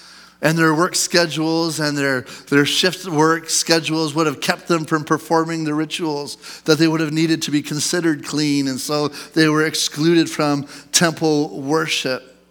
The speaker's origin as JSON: {"language": "English", "country": "Canada", "said": "it might be a little bit lost on us as Canadian Christians in 2024"}